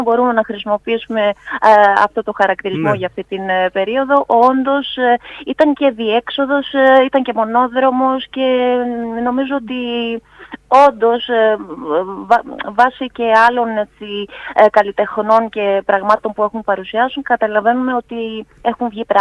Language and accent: Greek; Drama, Eastern Macedonia and Thrace, Greece; Είχα την μεγάλη χαρά να το ηχογραφήσω στην πόλη μου, τη Δράμα, όπου και πέρασα αυτό το χρονικό διάστημα